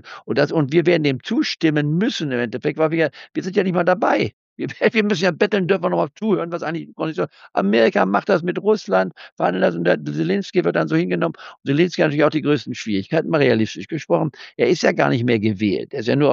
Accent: Leipzig, Saxony, Germany; born there; Ich bin ja in Leipzig geboren

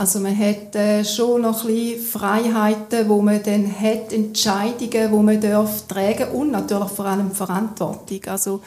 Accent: Kreuzlingen, Thurgau, Switzerland; weil ich bin da in Kreuzlingen aufgewachsen. Ich kenne Begebenheiten sehr gut.

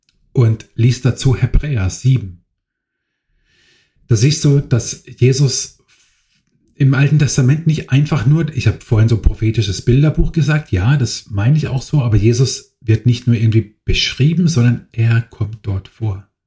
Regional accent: Baden-Württemberg, Germany; Ich meine, ich bin aus Baden-Württemberg.

